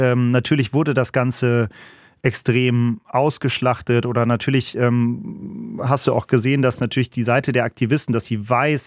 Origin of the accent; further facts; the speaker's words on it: North Rhine-Westphalia, Germany; Also ich komme ja hier aus NRW